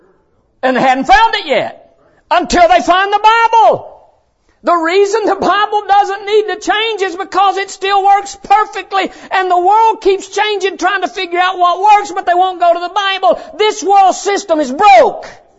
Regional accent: Alabama, United States; And I could give you a lot of details of how rough it was growing up in Alabama in the 1960s in a very impoverished home.

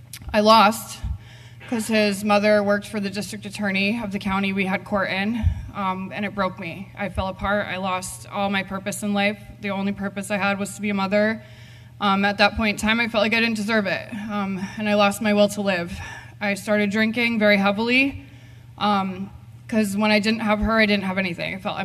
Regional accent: Connecticut, United States; I am 33 years old. I am originally from Connecticut

